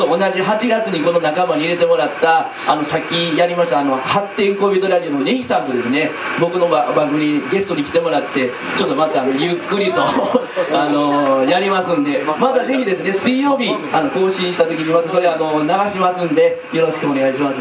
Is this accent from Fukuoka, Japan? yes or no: no; Nara, Japan; どうもはじめまして、奈良から来ました。